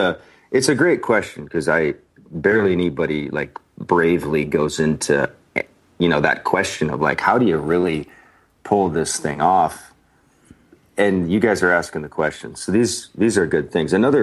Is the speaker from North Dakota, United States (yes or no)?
yes; North Dakota, United States; now in Arizona, United States; So when I moved to Arizona, what I realized, we have a direct Allegiant flight right back to my hometown